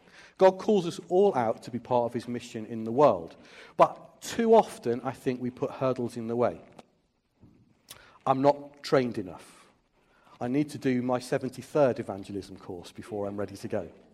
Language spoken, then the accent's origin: English; United Kingdom; I mean, we're British and that sounds quite rude, doesn't it?